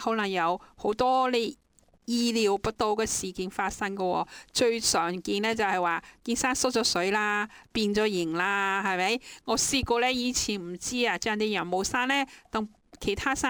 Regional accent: Hong Kong; 我哋香港人咧最多都系用30度水去洗嘅啫

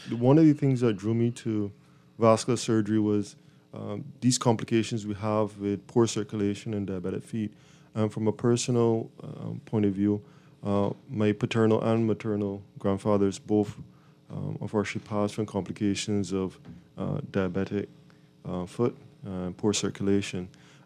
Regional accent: Barbados; now in Bahamas; I'm originally from Barbados, where I met my beautiful wife … She's also an anesthesiologist, and we both moved back to the Bahamas and have really loved the last 10 years

